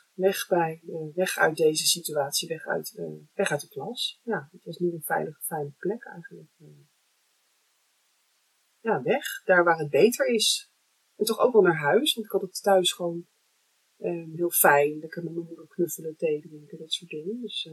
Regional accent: Muiden, North Holland, Netherlands; Ik kom uit Muiden, Amsterdam.

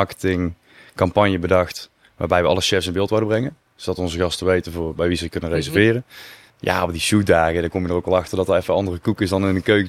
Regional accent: Hilvarenbeek, North Brabant, Netherlands; Ja, en ik kom hier uit het dorp. Ik kom uit Hilvarenbeek.

